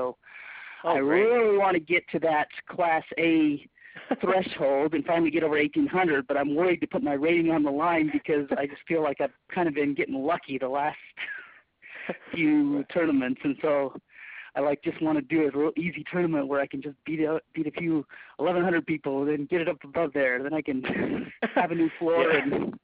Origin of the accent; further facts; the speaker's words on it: Utah, United States; Well, I grew up in Utah, and I started chess there around age 8.